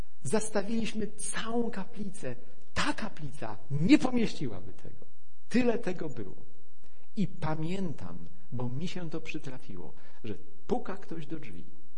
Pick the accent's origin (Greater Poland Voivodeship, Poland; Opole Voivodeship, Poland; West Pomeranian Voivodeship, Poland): West Pomeranian Voivodeship, Poland; Szczecin; bo ze Szczecina pochodzę